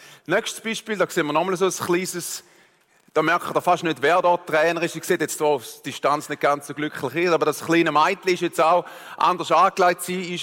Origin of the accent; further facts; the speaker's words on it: Switzerland; Ein bisschen anders wie bei uns in der Schweiz, wo man sich gar brühen im Solarium, oder?